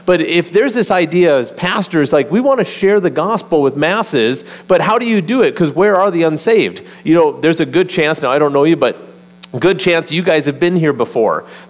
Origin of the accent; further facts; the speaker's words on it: North Dakota, United States; but man, we are from North Dakota, and we love the Midwest